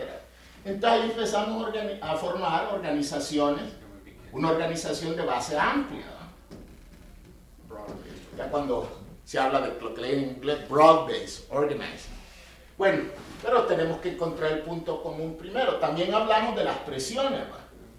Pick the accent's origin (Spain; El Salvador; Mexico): El Salvador; Yo creo que lo más hermoso de mi experiencia en mi país era esto